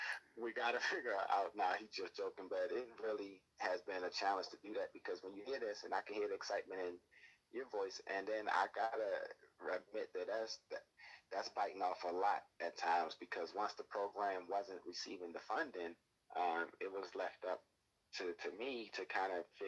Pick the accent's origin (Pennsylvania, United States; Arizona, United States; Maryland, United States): Maryland, United States; Baltimore; now in Atlanta, United States; because I'm from Baltimore, we love crabs. And so it was the store I used to go to all the time on Marlin Avenue.